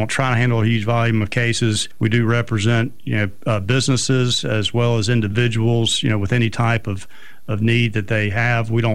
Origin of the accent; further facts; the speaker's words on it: Mobile, Alabama, United States; You know, I grew up here in Mobile. And, I'm a conservative person